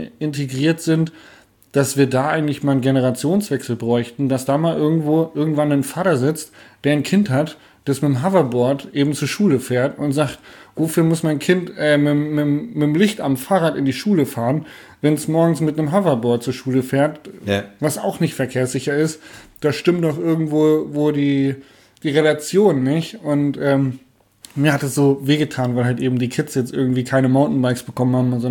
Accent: Hanover, Lower Saxony, Germany; Also bin ja Hannoveraner, ne? Ihr kennt alle den Deister.

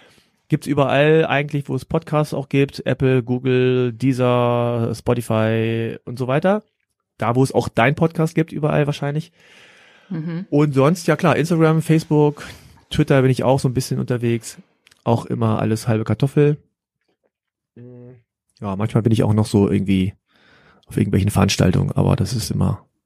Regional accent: Germany; ich bin froh, dass ich in Deutschland aufgewachsen bin und ich habe Privilegien hier und ich finde das Land auch total gut.

